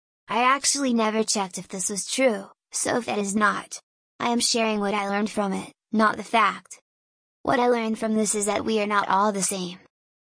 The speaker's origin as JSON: {"language": "English", "country": "Hungary", "first_language": "Hungarian", "second_language": "English", "said": "Hungarian is my mother tongue."}